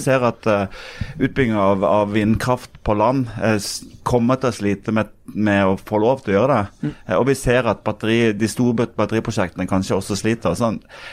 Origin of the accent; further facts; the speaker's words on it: Agder, Norway; jeg kommer fra Sørlandet